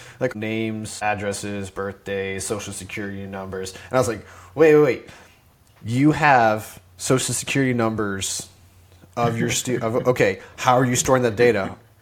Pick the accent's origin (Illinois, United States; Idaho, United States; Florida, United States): Florida, United States; I'm originally from Florida. I grew up on the Space Coast where the space shuttles grew up. I grew up with the space shuttle program shaking in the windows to my house.